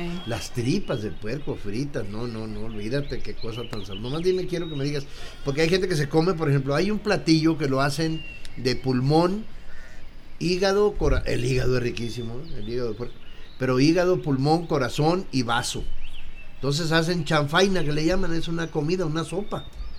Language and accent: Spanish; Sonora, Mexico; que le llamamos allá en mi tierra, en Sonora, pues allá